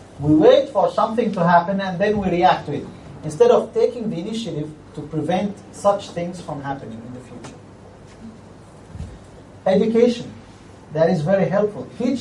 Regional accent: Syria; I was in South Africa because, again, I'm coming from Syria and I witnessed terrible things.

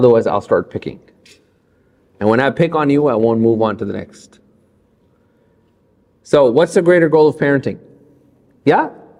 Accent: Atlanta, Georgia, United States; I'm from Atlanta.

